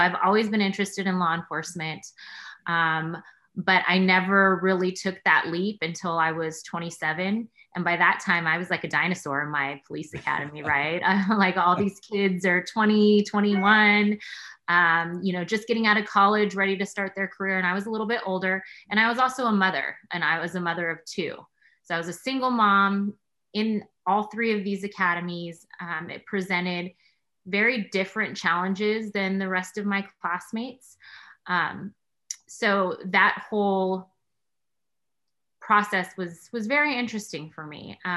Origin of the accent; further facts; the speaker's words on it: Sacramento, California, United States; now in Sunnyvale, United States; So I was born and raised in Sacramento.